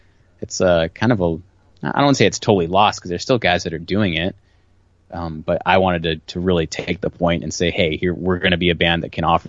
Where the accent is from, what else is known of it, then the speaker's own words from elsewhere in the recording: San Francisco, California, United States; So I mean, I'm from the Bay Area, in San Francisco Bay Area, and so is our bass player.